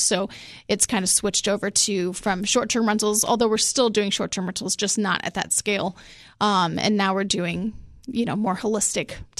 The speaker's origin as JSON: {"language": "English", "region": "Hawaii", "country": "United States", "said": "I'm from Hawaii originally."}